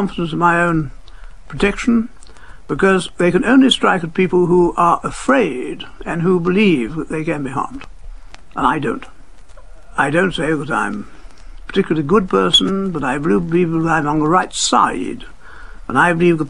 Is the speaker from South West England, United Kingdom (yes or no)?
no; London, United Kingdom; born there; I was born in London.